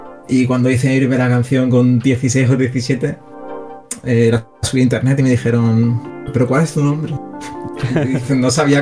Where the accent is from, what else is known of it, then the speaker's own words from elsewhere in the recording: Seville, Andalusia, Spain; aparte soy de Sevilla, así